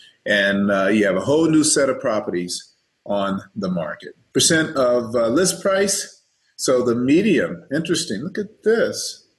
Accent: San Bernardino, California, United States; You know, I remember I grew up in San Bernardino.

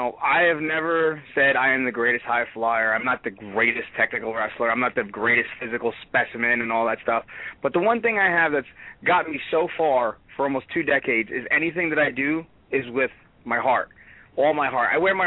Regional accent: New York City, New York, United States; I'm from Brooklyn, New York, and I'm going back to my roots. And I grew up in a tough neighborhood, and I was trained by some tough customers.

